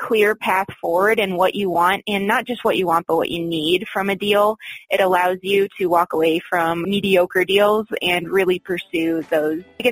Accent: Michigan, United States; So I grew up in Michigan. My first base was in Florida, which is why I tend to have property down there. And of course, now I'm in Colorado.

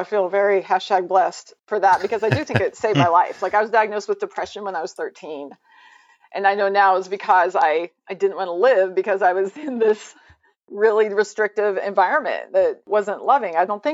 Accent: Arkansas, United States; up in Baptist and non-denominational churches in the South from Arkansas.

